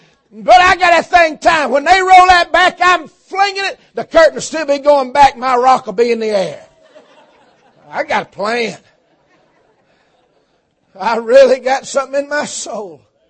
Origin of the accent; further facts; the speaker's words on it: Tunnel Hill, Georgia, United States; I doubt they say Yahoo in the Hebrew. But I'm from Tunnel Hill. I say Yahoo if I want to.